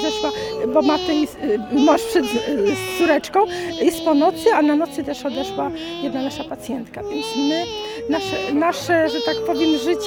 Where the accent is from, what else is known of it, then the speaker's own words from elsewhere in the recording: Lublin Voivodeship, Poland; Ja pochodzę z Lubelszczyzny i tam jeszcze do niedawna były normalne pożegnania w domu